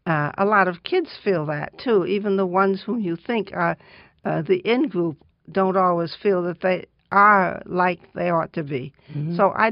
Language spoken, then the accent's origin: English; New York, United States; also born or lived in Chicago; No, I was born in Chicago, but I moved to New York when I was four. So I don't have much memory of Chicago at all.